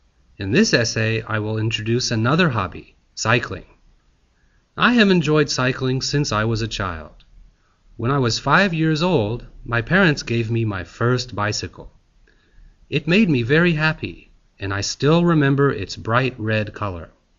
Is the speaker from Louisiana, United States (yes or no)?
yes; Louisiana, United States; now in Niigata, Japan; in junior high school, I was a member of my hometown's bicycle club. I had a lot of fun riding my bike through the Louisiana countryside with the other club members. 7 years ago, I moved to Niigata.